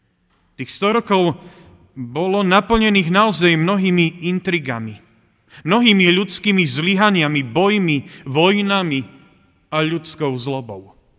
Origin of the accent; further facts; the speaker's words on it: southern Slovakia, Slovakia; pochádzam z južnej časti Slovenska, nie som žiaden iredentista